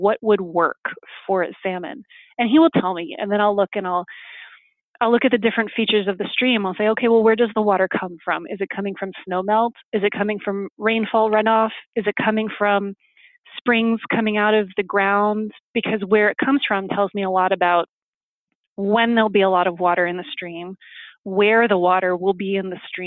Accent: Northeast, United States; I love trees. I'm from the Northeast, and so trees are just really appealing to me.

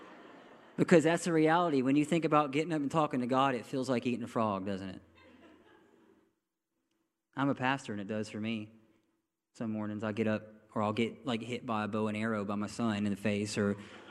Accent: Baghdad, Florida, United States; I'm kind of a redneck? Did I tell you, can you hear it in my voice a little bit? I was raised in Baghdad, and my first job was shucking oysters.

